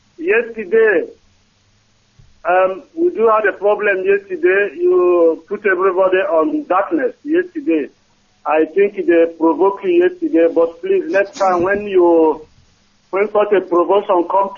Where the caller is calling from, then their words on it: Heidelberg, Baden-Württemberg, Germany; I'm calling from Heidelberg, Germany.